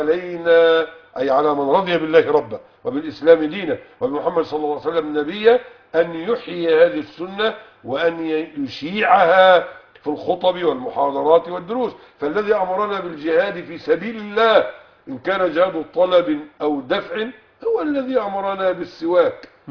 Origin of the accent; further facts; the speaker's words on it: Egypt; قميصك الذي ترتديه أن عندنا في مصر يسمونه جلابية، وهذا خطأ لغوي